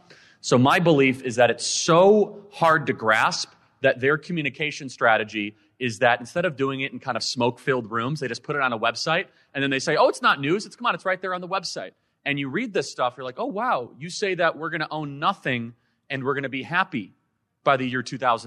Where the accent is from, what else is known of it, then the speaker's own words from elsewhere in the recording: Illinois, United States; now in Indiana, United States; I love Indiana. I grew up in Illinois, right across the border. Any other refugees from Illinois?